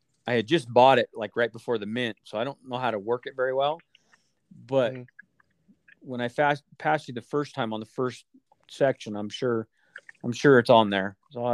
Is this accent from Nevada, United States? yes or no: yes; Las Vegas, Nevada, United States; Vegas is my hometown, so awesome. I don't live there now